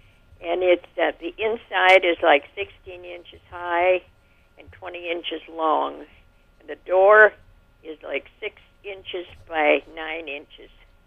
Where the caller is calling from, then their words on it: Waverly, Minnesota, United States; From from north of Waverly.